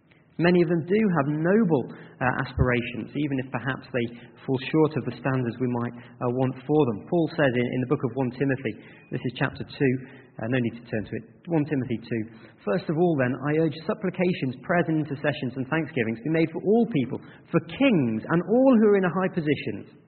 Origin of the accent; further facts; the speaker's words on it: Yorkshire and the Humber, United Kingdom; There's nothing better than being a Yorkshireman. Of course, God would be one of us.